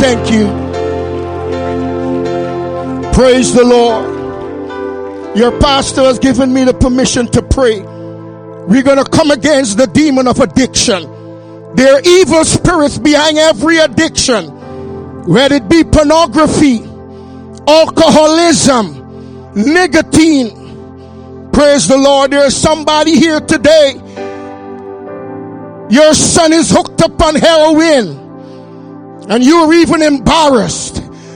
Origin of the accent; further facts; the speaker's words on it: Guyana; born there; I was born in Guyana, South America. I was not from Brazil